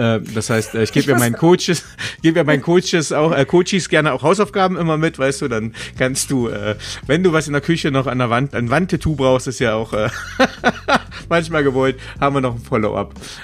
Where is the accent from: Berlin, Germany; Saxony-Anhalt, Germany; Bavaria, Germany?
Saxony-Anhalt, Germany; Magdeburg; Ich bin ja gebürtiger Magdeburger und war lange, lange weg und bin dann irgendwann wiedergekommen und habe einen eigenen Kulturschock in meiner Heimat gekriegt, weil ich das nicht mehr gewohnt war.